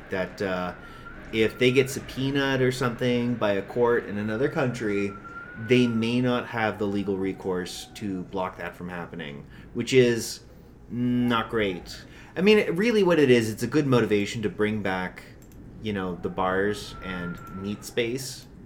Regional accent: Canada; I am speaking from the privilege of being a Canadian.

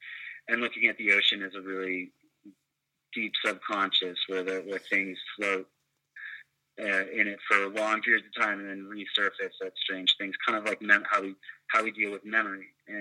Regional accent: Vancouver, British Columbia, Canada; I grew up in Vancouver

